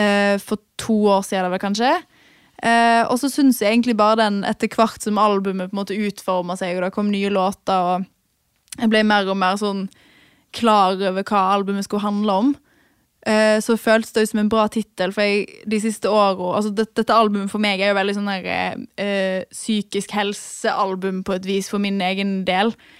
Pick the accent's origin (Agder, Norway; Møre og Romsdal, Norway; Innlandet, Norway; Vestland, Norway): Vestland, Norway; Stord; Men så jobbet jeg hjemme og sykepleien resten av det året, da, hjemme på Stord